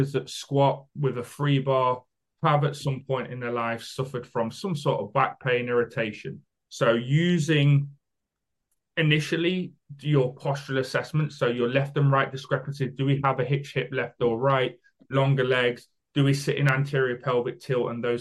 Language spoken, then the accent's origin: English; United Kingdom; Because I know I talk very fast. I apologize for being British.